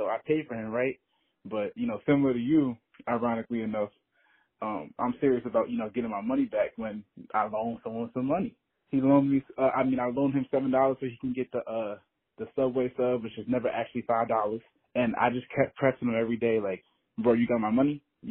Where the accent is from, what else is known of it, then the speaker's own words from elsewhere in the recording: New Jersey, United States; For some context, I'm from New Jersey